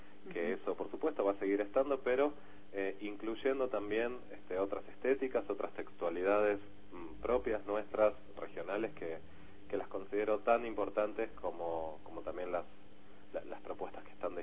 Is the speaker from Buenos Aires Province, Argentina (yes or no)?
yes; La Plata, Buenos Aires Province, Argentina; siendo platense, uh-huh, y trabajando en el Teatro Independiente de la ciudad también